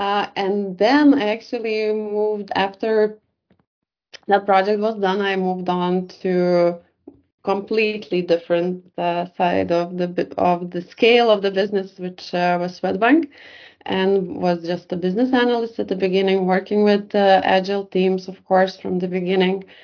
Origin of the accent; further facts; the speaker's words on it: Lithuania; Lithuanian, born and raised in Lithuania, having a Swedish husband